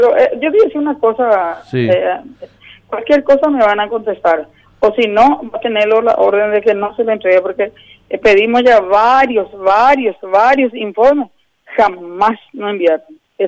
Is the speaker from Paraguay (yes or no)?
yes; San Pedro del Paraná, Itapúa, Paraguay; se hizo en mi pueblo San Pedro del Paraná.